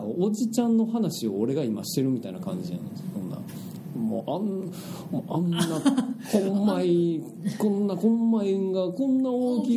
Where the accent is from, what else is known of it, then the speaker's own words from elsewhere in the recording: Kagawa, Japan; 年始は俺の実家の方。行ったんやけど香川の方ね、